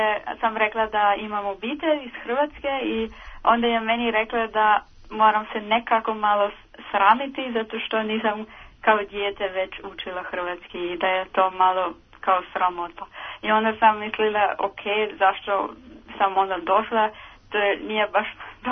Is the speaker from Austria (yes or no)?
yes; Vienna, Austria; born there; first language German; Croatian is a second language; ja sam rođena u Beču i kako je već rekla, moj maternski jezik je njemački